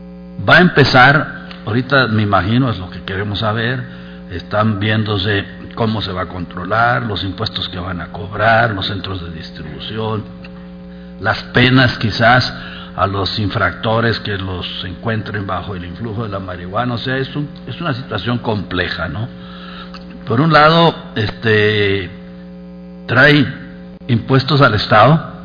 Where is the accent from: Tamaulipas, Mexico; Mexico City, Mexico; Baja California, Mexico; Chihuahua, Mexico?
Baja California, Mexico; Mexicali; Más que Mexicali, yo represento el estado de Baja California, pero soy de Mexicali